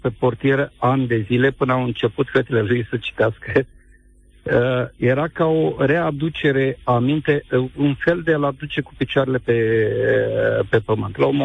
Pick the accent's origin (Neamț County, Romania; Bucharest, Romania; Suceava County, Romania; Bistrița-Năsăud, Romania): Neamț County, Romania; Eu sunt din Neamț.